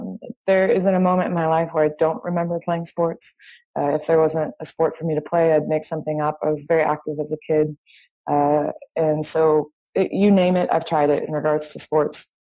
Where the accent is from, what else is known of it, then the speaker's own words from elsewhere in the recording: Stockton, California, United States; I grew up in Stockton, California, which is in Northern California, about an hour south of Sacramento.